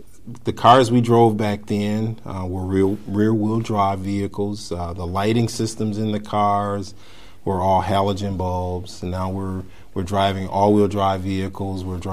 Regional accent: Milwaukee, Wisconsin, United States; also born or lived in Southern US; I was 5 years old when we came from the South and moved to Milwaukee, and so that would have been the early 70s.

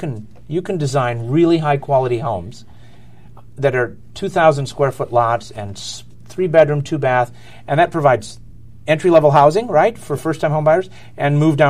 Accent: Wausau, Wisconsin, United States; the houses I grew up in Wausau, which is older and has good bones and is that entry-level housing for many families.

